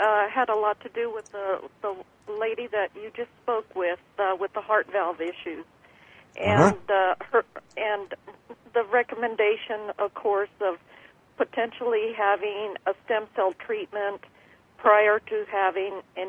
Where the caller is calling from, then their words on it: Pasco, Washington, United States; Pasco, Washington.